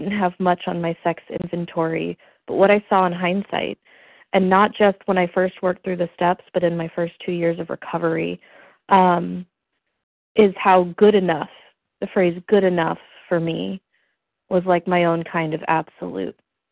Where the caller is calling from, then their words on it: Los Angeles, California, United States; in California, in Los Angeles.